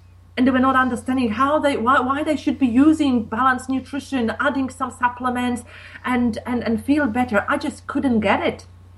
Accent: Poland; And in fact, I was brought up in Poland

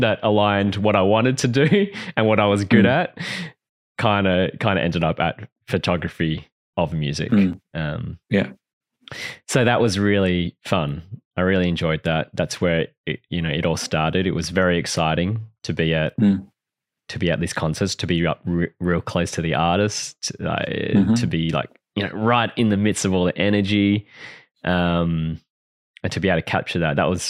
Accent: Newman, Western Australia, Australia; born there; I was born in Newman, which is a mining town kind of in the middle of nowhere in Western Australia. Not many people would have been there. That's where I was born.

